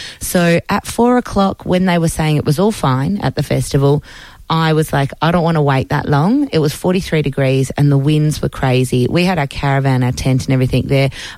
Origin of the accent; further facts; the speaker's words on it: Perth, Western Australia, Australia; I'm not a 100% city slicker. I'm from Perth, West Australia. We've got bushfire all the time. I've also got a property in Warburton